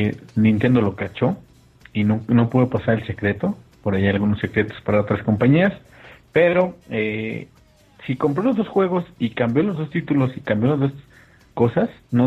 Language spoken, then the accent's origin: Spanish; Mexico; yo soy mexicano